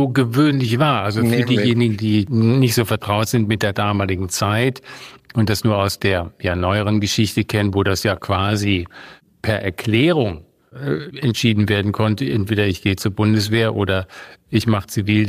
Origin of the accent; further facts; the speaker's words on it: North Rhine-Westphalia, Germany; ich komme ja aus dem Rheinland